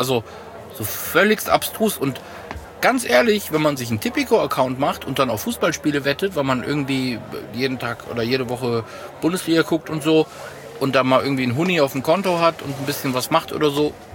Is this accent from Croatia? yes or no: yes; Croatia; dann bin ich halt Kroate, dann gebe ich jetzt alles auf Kroatien.